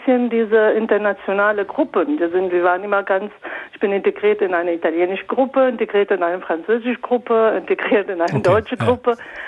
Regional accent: Lebanon; moved away as an adult; now in Germany; Ich komme aus dem Libanon.

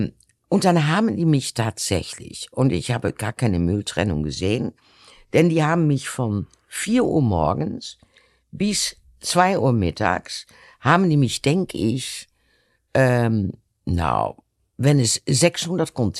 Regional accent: Netherlands; German is a second language; Also das würde bei uns in Holland nie laufen.

